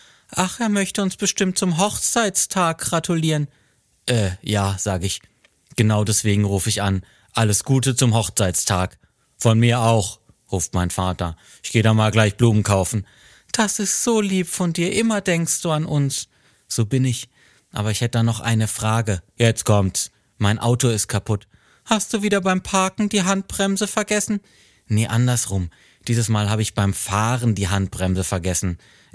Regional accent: Freiburg, Baden-Württemberg, Germany; Ich rufe meine Mutter in meiner Heimatstadt Freiburg an.

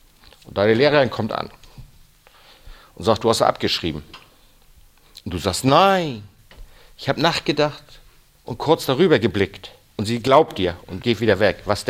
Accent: Hamburg, Germany; Ich bin groß geworden in Hamburg, Hamburg-St. Pauli. Wir hatten diverse Geschäfte auf dem Kiez.

